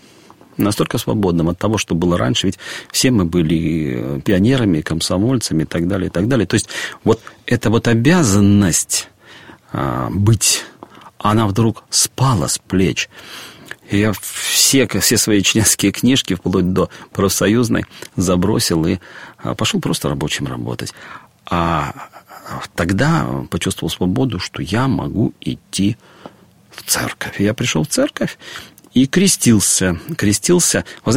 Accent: Grodno, Grodno Region, Belarus; Вообще-то я сам из Западной Белоруссии, из города Гродно.

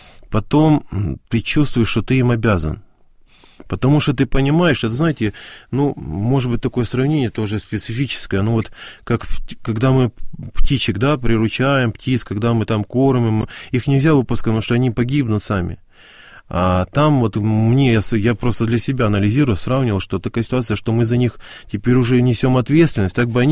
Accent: Crimea, Ukraine; реально мы столкнулись, что нам не верили, что мы из Крыма.

